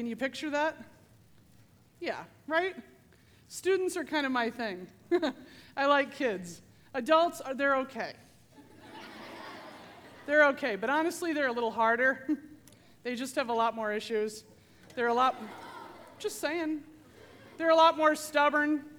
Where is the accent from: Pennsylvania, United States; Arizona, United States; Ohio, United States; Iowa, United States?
Iowa, United States; Ankeny; So I grew up in Iowa, in Ankeny, Iowa, okay? When I was a little girl, I lived in Ankeny.